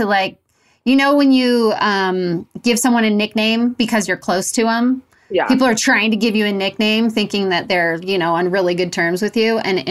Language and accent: English; Missouri, United States; I'm from Missouri.